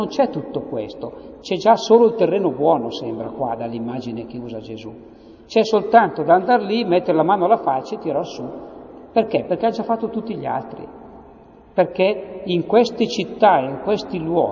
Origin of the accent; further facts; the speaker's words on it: Lombardy, Italy; accent: Brianzolo; C'è un'espressione dialettale, la dico nel mio dialetto brianzolo.